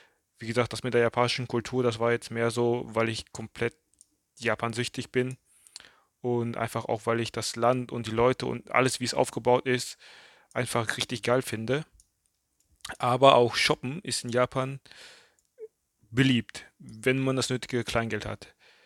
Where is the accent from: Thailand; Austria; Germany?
Thailand; auch meine Heimat Thailand.